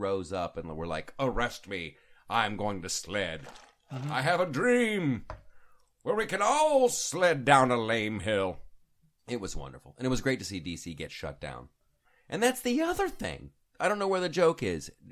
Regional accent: Columbus, Ohio, United States; when I was a kid growing up in Columbus, Ohio

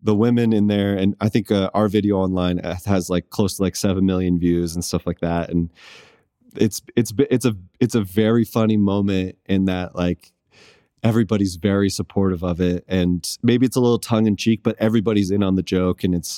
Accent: Sacramento, California, United States; I grew up in Sacramento. I grew up in what they call South Sac.

